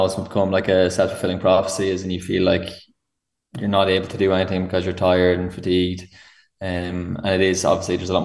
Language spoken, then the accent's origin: English; Mullingar, Westmeath, Ireland; now in Dublin, Ireland; I'm actually from Mullingar, but I'm based in South Dublin.